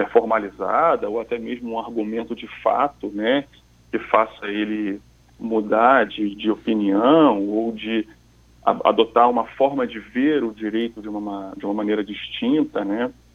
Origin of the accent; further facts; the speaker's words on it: Rio de Janeiro, Brazil; Eu sou da cidade do Rio de Janeiro, sou natural do Rio de Janeiro, estudei na capital do Rio, sou formado e criado na capital